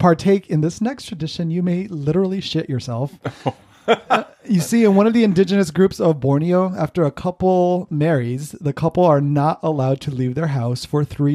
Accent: New Mexico, United States; Lastly, I wanted to talk about a few traditions I knew growing up in New Mexico.

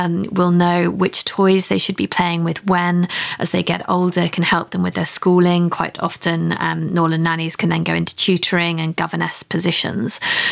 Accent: United Kingdom; And as British people, we like that tradition. We like that respect.

